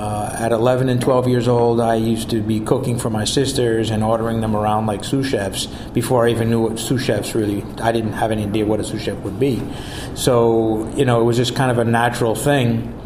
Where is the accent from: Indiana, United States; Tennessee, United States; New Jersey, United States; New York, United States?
New Jersey, United States; So I was born and raised at the Jersey Shore